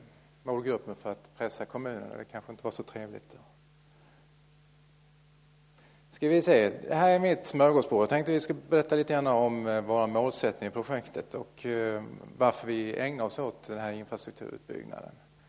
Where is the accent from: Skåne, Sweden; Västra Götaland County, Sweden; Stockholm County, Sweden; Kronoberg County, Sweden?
Skåne, Sweden; accent: Scanian; och så framförallt så pratar jag skånska som ni märker.